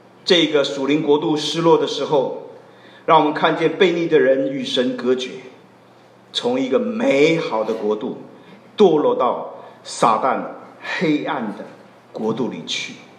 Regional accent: China; 我们中国人的文化里面啊，这个是自己人，那就可以爱；不是自己人，对不起。

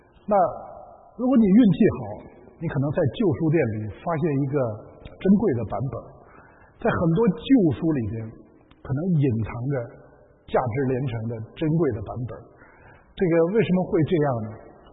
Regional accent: Tianjin, China; 那我是从天津来的

